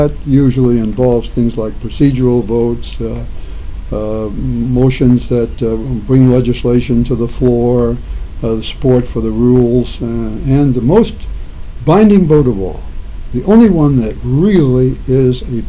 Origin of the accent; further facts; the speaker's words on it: the South, United States; I'm a conservative from the South.